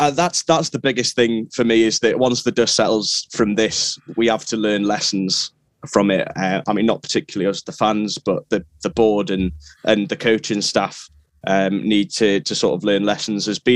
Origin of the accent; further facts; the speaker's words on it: Newcastle, North East England, United Kingdom; I'm from Newcastle originally